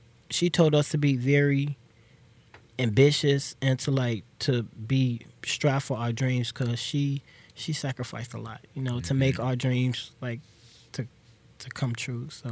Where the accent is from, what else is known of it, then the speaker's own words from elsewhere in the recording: Gary, Indiana, United States; also born or lived in Chicago; I'm from, well, I was born in Chicago, but, you know, I was raised in Indiana of Gary.